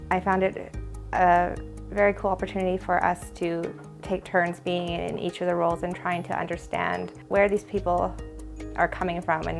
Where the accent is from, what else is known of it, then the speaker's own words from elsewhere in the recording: Mayo, Yukon, Canada; I am from Mayo, Yukon, born and raised, and I am a First Nation of Nachonagdun citizen.